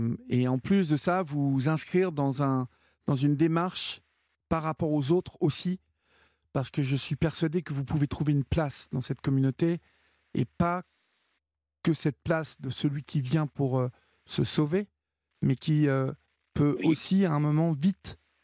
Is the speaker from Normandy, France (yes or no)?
yes; Évreux, Normandy, France; C'est exactement, comme je suis d'Evreux